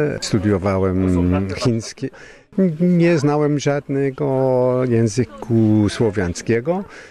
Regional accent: Scotland, United Kingdom; Polish is a second language; now in Luxembourg; Jestem Szkotem. Też mieszkam w Luksemburgu i teraz mam obywatelstwo luksemburskie też

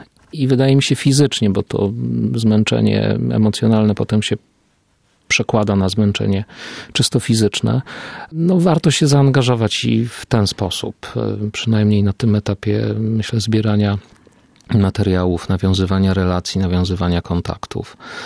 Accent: Lublin Voivodeship, Poland; Ja w ogóle wychowywałem się na skraju Wyżyny Lubelskiej, północnym skraju, więc ciągnie mnie jednak w tamte strony.

